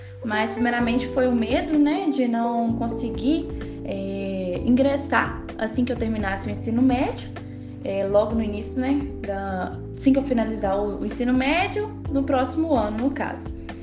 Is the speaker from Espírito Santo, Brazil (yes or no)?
no; Manhuaçu, Minas Gerais, Brazil; eu tenho 21 anos, sou nascida e criada aqui em Manhuaçu, né?